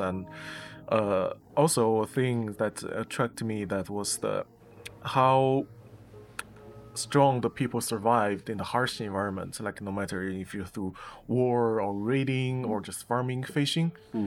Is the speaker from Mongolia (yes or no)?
yes; Mongolia; And it gives me a feeling that when I was in my hometown, when I go to the grassland, I do exactly the same thing.